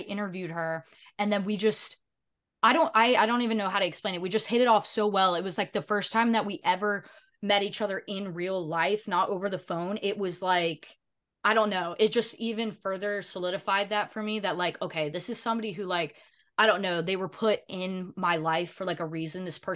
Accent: the South, United States; I'm from the South.

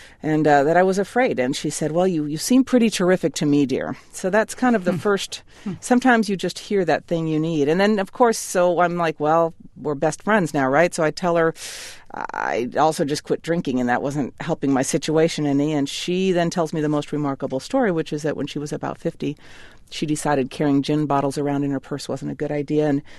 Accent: Alaska, United States; and I'm feeling all insecure, and I was from Alaska, right? And here I am at the San Francisco Chronicle

